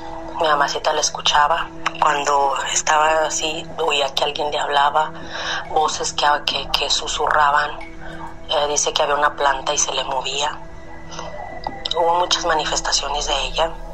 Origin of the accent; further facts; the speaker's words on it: La Piedad, Michoacán, Mexico; now in Chicago, United States; Yo soy de La Piedad, Michoacán, pero vivo en Chicago.